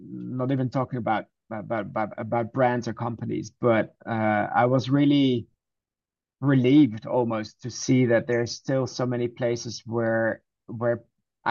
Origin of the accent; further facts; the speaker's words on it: Netherlands; I'm from the Netherlands.